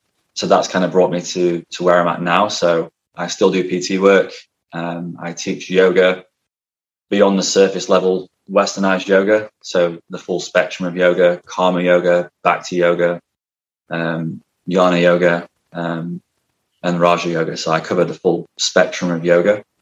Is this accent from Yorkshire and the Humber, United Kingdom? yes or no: yes; Yorkshire and the Humber, United Kingdom; Yeah, so I'm originally from England, a place called South Yorkshire.